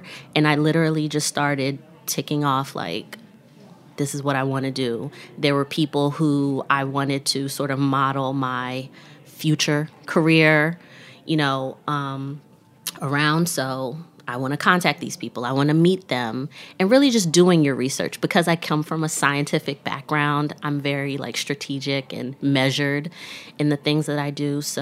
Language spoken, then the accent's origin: English; Jamaica; being a Jamaican girl